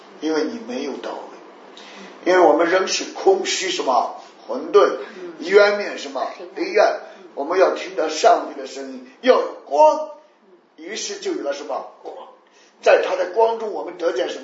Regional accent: Shandong, China; 我们山东人咋的了？

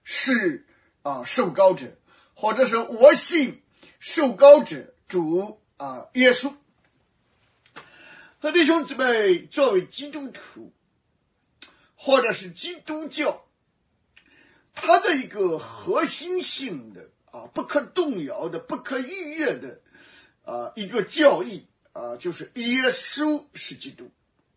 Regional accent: China; 所以啊，对于我们中国人所喜欢的一些语言啊

